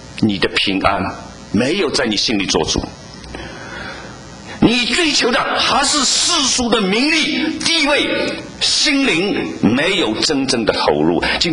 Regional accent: China; 孔子是我们中国人的圣诞

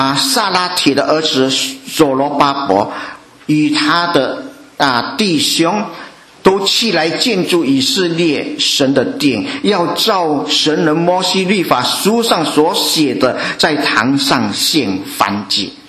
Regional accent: China; 认罪悔改对于我们中国人来说是很不容易的，我们没有办法做到。

